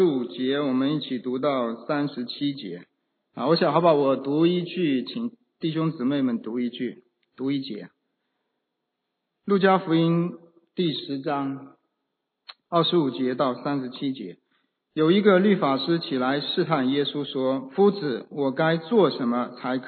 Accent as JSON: {"language": "Chinese", "country": "China", "said": "在中国呢以前呢我们都实行有一阵的这种运动就是叫学雷锋做好事我记得我小学的时候"}